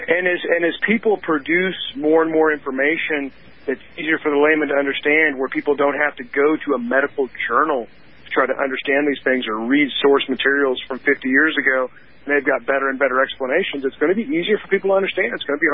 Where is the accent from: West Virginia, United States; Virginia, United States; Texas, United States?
Texas, United States; Houston; born or raised there